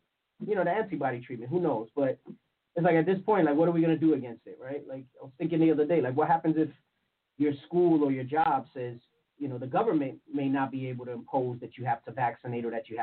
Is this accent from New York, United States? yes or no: yes; South Bronx, New York, United States; I know personally from growing up in the South Bronx